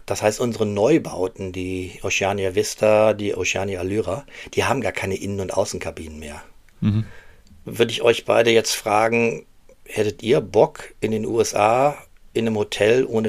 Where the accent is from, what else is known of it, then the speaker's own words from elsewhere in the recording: Düsseldorf, North Rhine-Westphalia, Germany; Ich komme aus Düsseldorf, da kenne ich Schafe nur vom Rheinufer